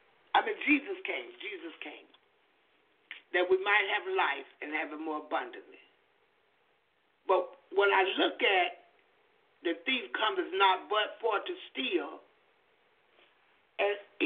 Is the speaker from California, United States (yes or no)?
no; Jacksonville, Florida, United States; In my hometown, Jacksonville, Florida.